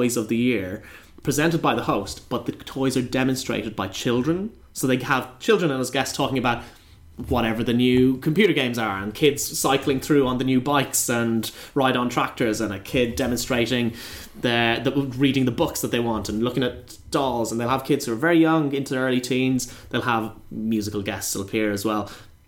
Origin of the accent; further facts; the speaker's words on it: Ireland; As an Irishman, I have to tell you about the Late Late Toy Show.